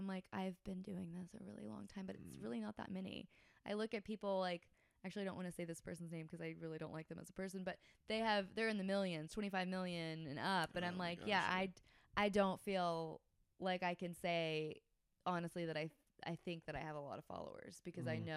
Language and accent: English; Georgia, United States; I'm from Georgia too. So we do everything way too fast anyway.